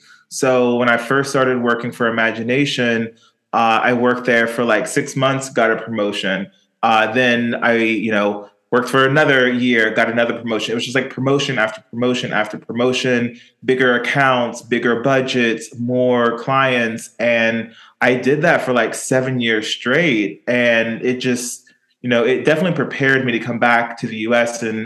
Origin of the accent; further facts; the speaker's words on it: United States; I'm existing in this place, I'm thriving professionally and personally, and I'm an American, right?